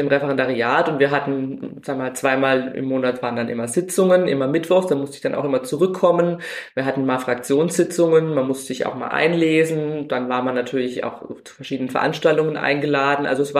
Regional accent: Baden-Württemberg, Germany; 43 Jahre alt, komme aus dem Norden von Baden-Württemberg

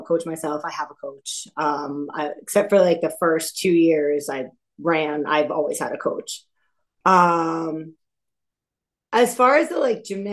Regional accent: New Jersey, United States; I'm from New Jersey. I've lived here since I was four.

